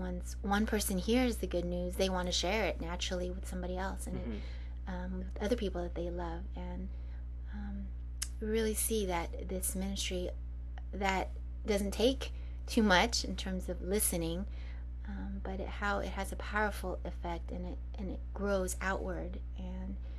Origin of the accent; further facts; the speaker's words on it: Huntington Beach, California, United States; now in Japan; Well, I grew up in California. I'm from the same town as you, Peter.